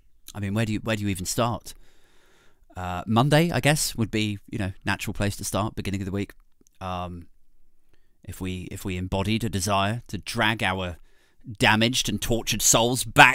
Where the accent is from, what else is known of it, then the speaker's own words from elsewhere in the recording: Bridgwater, South West England, United Kingdom; But I'm from Bridgewater, Somerset.